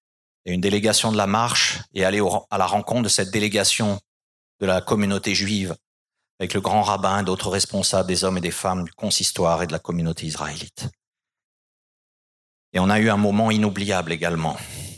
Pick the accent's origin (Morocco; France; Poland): France; Strasbourg, Grand Est; je dis mes ancêtres parce que je suis strasbourgeois